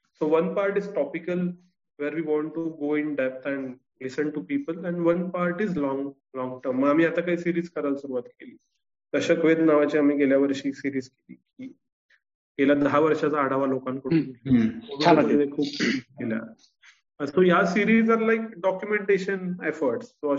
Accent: Kolhapur, Maharashtra, India; now in Pune, India; मी कोल्हापुरातलं जरी असलो तरी मी कोल्हापूर शहरात वाढलो, मला मूळ गाव नाहीये, आमची सगळी टीम शहरी आहे, मी पुण्यात राहतो.

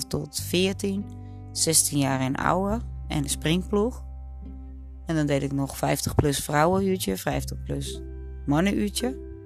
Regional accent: Wieringermeer, North Holland, Netherlands; Ik kom uit de Vieringermeer

